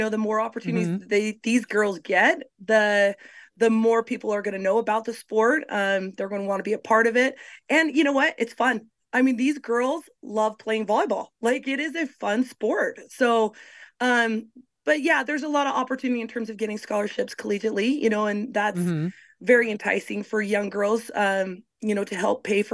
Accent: Idaho, United States; I mean, and we're from Idaho, so we're dreaming big.

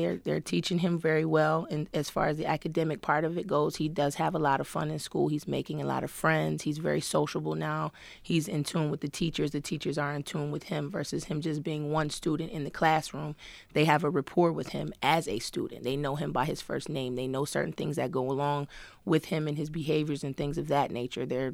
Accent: Laurel, Maryland, United States; also born or lived in Rochester, New York; I was born here in Rochester, New York. I was actually raised in Laurel, Maryland.

